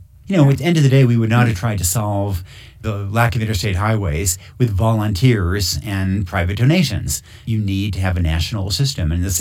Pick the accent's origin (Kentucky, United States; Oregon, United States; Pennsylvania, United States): Oregon, United States; Yamhill; And that's my hometown of Yamhill, Oregon, is one example of that.